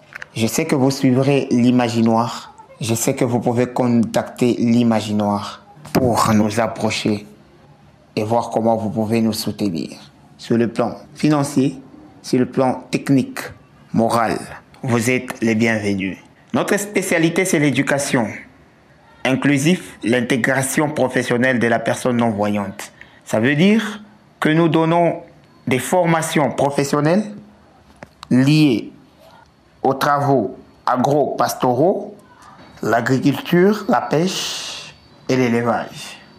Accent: Kolwezi, Lualaba, DR Congo; Ce sont des défis que nous avons en permanence ici chez nous au Congo, plus précisément dans la ville de Kolwezi.

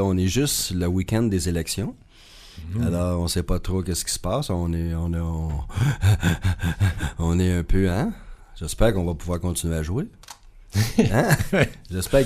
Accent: Quebec, Canada; Il y a toi, breton, moi, à Québec, puis il y a le belge en face de moi.

